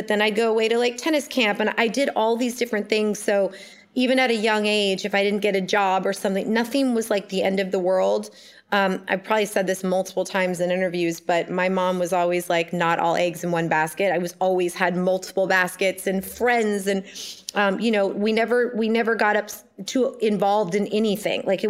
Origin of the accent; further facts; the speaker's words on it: Ojai, California, United States; born there; I was born in Ojai, California.